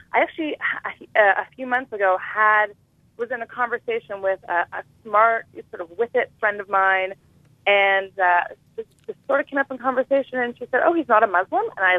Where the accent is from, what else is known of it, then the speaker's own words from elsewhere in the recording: Canada; I'm a Canadian.